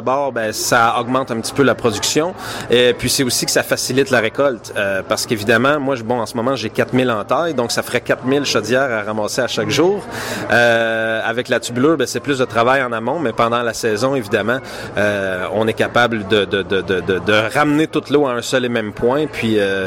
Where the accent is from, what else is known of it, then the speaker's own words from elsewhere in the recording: Notre-Dame-du-Mont-Carmel, Quebec, Canada; Ben, en fait, moi, j'ai grandi ici, à Notre-Dame-du-Mont-Carmel. J'ai passé une bonne partie de ma vie.